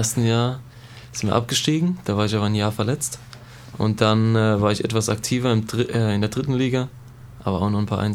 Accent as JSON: {"language": "German", "town": "Hockenheim", "region": "Baden-Württemberg", "country": "Germany", "tie": "born or raised there", "also_born_or_lived": "Speyer", "said": "bin 28 Jahre alt. Ich wünsche, ich könnte sagen, ich bin 22, aber ich bin 28 Jahre alt. Ja, bin in Hockenheim groß geworden, gebürtig aus Speyer, aber in Hockenheim groß geworden"}